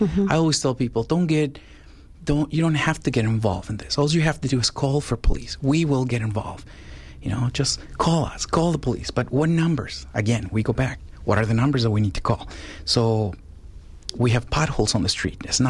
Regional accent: Mexico; growing up in Mexico, my dad had friends who were police officers

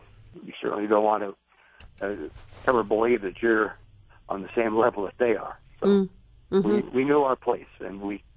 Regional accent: North Dakota, United States; born there; I was born in North Dakota in a small town. I was placed in an orphanage shortly after my birth.

